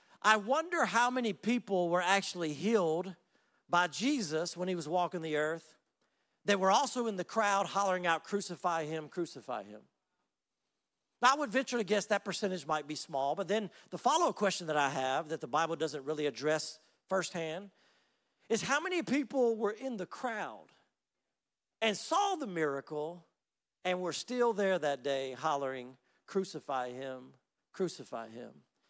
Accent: Laurinburg, North Carolina, United States; also born or lived in Louisiana; Well, I grew up in Louisiana the first 12 years of my life, but my hometown in North Carolina is Laurinburg, North Carolina.

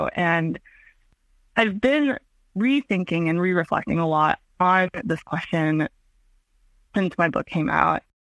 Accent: Massachusetts, United States; You know, I grew up in Massachusetts too, so I'm not even from California.

